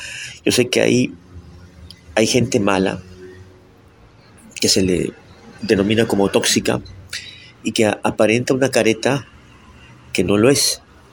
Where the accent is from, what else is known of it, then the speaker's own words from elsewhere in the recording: Lima, Peru; nací en el departamento de Lima, soy limeño, soy peruano, tengo 53 años